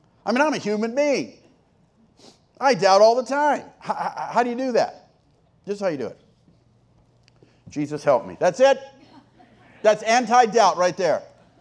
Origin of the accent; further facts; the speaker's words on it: La Mesa, California, United States; I mean, I grew up in La Mesa. That's on the hill, not in the pit.